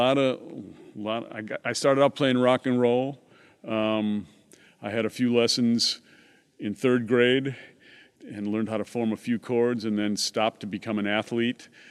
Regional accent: La Crosse, Wisconsin, United States; But I love coming back to La Crosse because I have the opportunity to play for my hometown family and friends

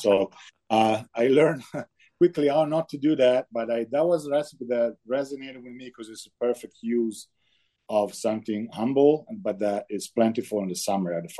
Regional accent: Bologna, Emilia-Romagna, Italy; since I grew up in Bologna, I spent most of my summers in Tuscany. I would pretty much go every summer to the mountains, typically Dolomites.

